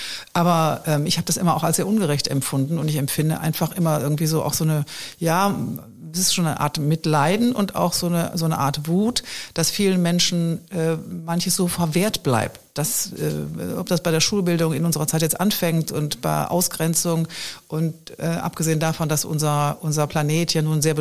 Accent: Düsseldorf, North Rhine-Westphalia, Germany; Ich komme aus Düsseldorf, natürlich halte ich zu Fortuna.

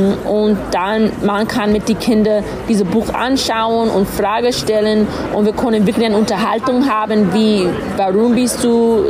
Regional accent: United States; now in Vienna, Austria; Ich wohne in Wien, ich komme aus den USA, ich bin eine dreifache Mama und ich liebe Lesen.

